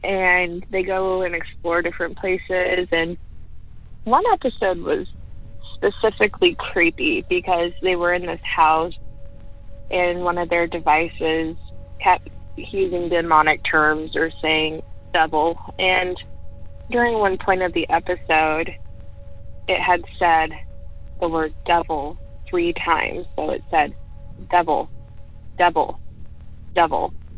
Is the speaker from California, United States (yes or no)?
no; Illinois, United States; I'm from Central Illinois.